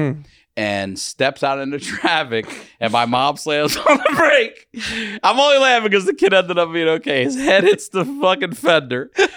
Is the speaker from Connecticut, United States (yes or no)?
no; Maryland, United States; So I'm from Maryland, and there used to be these stores.